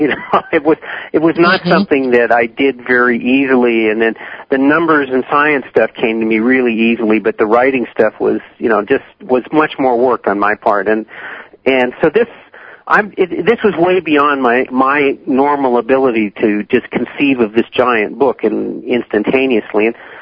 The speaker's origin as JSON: {"language": "English", "region": "Vermont", "country": "United States", "tie": "born or raised there", "said": "Okay. Well, I grew up in Vermont, and as a small child, my parents and grandparents, grandmother, my grandfather was dead, took me into the backcountry starting about age five"}